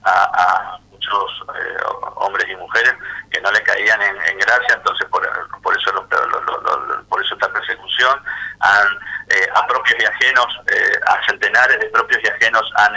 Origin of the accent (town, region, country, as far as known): Argentina